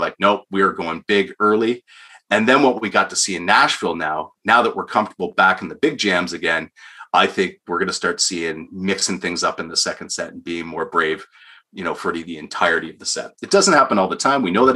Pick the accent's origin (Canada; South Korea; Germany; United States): Canada; as a Canadian